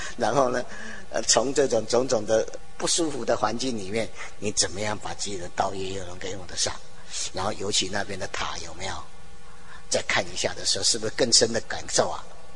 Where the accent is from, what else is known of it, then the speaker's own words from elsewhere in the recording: Taoyuan, Taiwan; 这也是我的故乡，我是桃园人哦。小时候我就来过这里哦，我妈妈带着来的哦。